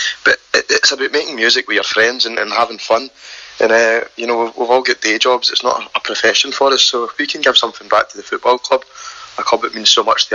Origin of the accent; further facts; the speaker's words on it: Motherwell, Scotland, United Kingdom; a lot of them are inspired and are influenced by growing up in Motherwell